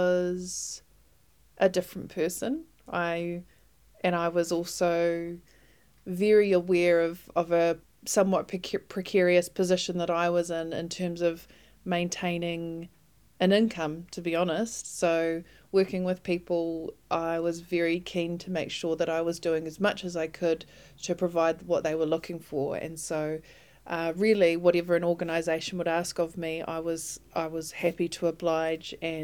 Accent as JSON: {"language": "English", "region": "West Coast", "country": "New Zealand", "said": "I'm from the West Coast. My whānau are from a place called Arahura, just north of Hokitika."}